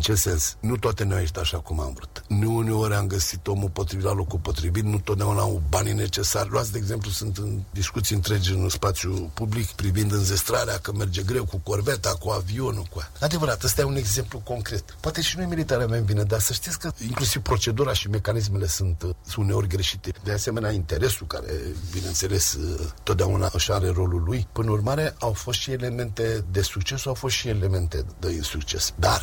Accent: Romania

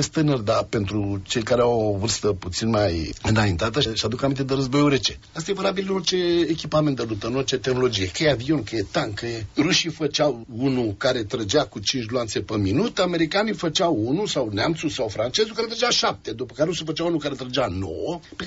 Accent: Romania; Păi noi suntem români, noi ne-am găsit viitorul nostru încolo.

